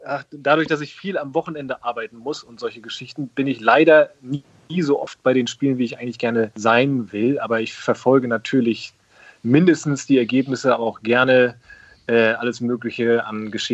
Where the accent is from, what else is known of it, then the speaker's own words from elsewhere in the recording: Lübeck, Schleswig-Holstein, Germany; also born or lived in Berlin; Also erstmal bin ich geboren und aufgewachsen in Lübeck, habe bis ich dann zum Studieren mal so 10-12 Jahre in Berlin gewesen bin, da gelebt und bin dann auch tatsächlich nach dem Studium und ein bisschen Arbeiten in Berlin auch wieder zurückgekehrt